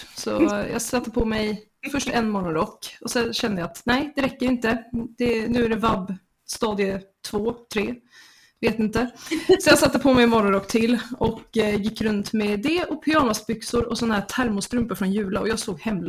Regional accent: Stockholm, Stockholm County, Sweden; also born or lived in Skåne; jag är från Stockholm från början. Ja. Men jag har bott i Skåne i snart 8 år, så det börjar nog kanske slipas bort det värsta.

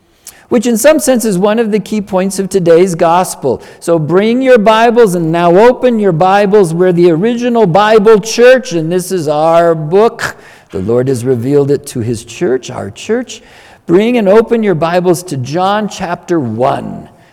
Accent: Denver, Colorado, United States; I grew up here in South Denver, specifically Southeast Denver by Porter Hospital.

